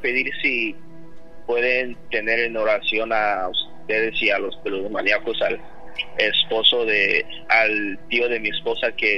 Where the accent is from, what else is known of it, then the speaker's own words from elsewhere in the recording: California, United States; Del condado de Orange. California.